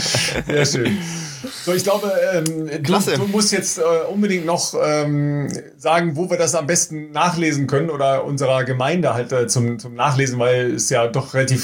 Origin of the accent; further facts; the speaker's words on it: Dorsten, North Rhine-Westphalia, Germany; aus Dorsten, ne, also aus meiner Heimat.